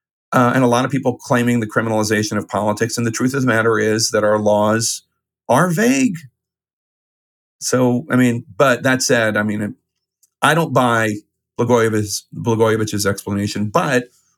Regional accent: Philadelphia, Pennsylvania, United States; Ozzie Myers, who was my congressman at the time, as a little boy growing up in Philadelphia

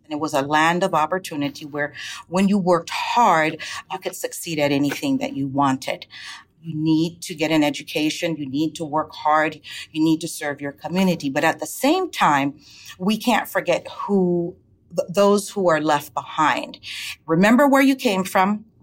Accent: Miami, Florida, United States; also born or lived in Cuba; None. No memories whatsoever of growing up. I grew up in Miami, Florida.

